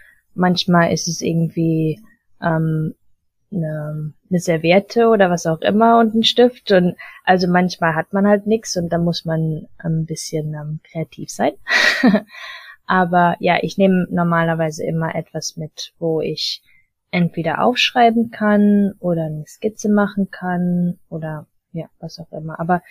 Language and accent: German; Balearic Islands, Spain; moved away as an adult; now in Ireland; und dann in der Schule haben wir Spanisch und Mallorquin gesprochen, weil ich bin in Mallorca aufgewachsen. Dann zu Hause war nur Deutsch. Und jetzt, als ich dann 18 war, bin ich dann nach Irland gezogen